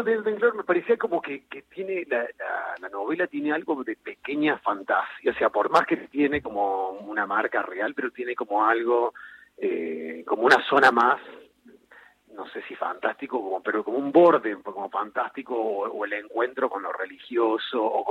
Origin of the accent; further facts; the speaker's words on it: Córdoba, Argentina; Yo soy cordobés.